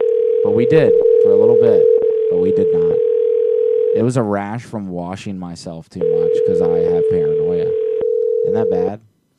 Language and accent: English; Baltimore, Maryland, United States; I'm definitely from Baltimore.